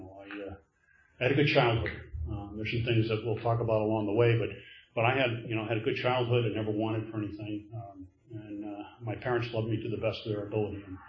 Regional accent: Maine, United States; I'm from Maine, so that's kind of where the story starts. I'm from rural Maine. My dad was a college professor, and I grew up out in the country

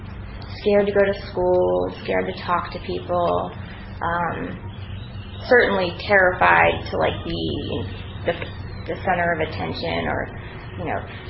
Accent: Wilmington, Delaware, United States; I am from Delaware, and I was born in Wilmington, Delaware, and born into an awesome, awesome family.

